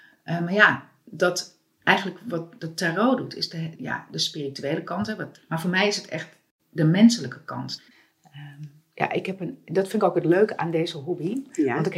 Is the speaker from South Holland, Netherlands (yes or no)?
no; Amsterdam, North Holland, Netherlands; Ik ben ook geboren in de Watergraafsmeer en opgegroeid. Mijn moeder is Filipijns en mijn vader is Nederlands. Mijn vader is ook geboren en opgegroeid in de Watergraafsmeer. Dus ik voel me wel echt heel Oost in Watergraafsmeer.